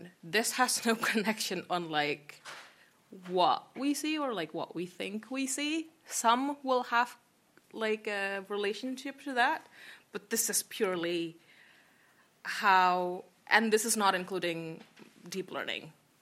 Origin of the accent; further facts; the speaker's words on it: Indonesia; English is a second language; moved away as an adult; So I'm originally from Indonesia, and then I did my undergrad in computer science over there